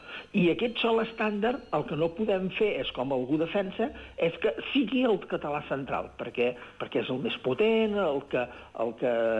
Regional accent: Catalonia, Spain; tant Dolors Requena com jo mateix, som del Principat

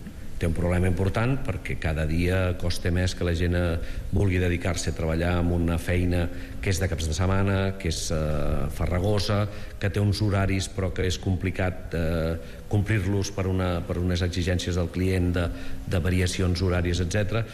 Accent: L'Espluga de Francolí, Catalonia, Spain; now in Montblanc, Spain; jo sóc de l'Espluga de Francolí, però visc a Montblanc.

